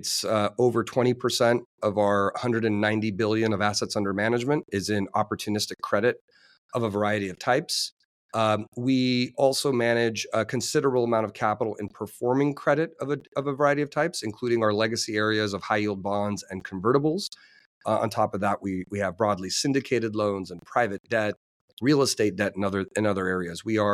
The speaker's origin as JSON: {"language": "English", "town": "Los Angeles", "region": "California", "country": "United States", "tie": "born or raised there", "lives_now": "New York, United States", "said": "My history is after growing up in Los Angeles, I attended Stanford University"}